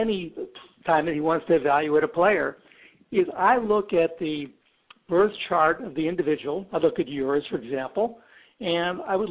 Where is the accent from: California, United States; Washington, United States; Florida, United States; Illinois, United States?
Illinois, United States; Chicago; Absolutely. I was born and raised in Chicago. I'm a recovering Chicago Cubs fan.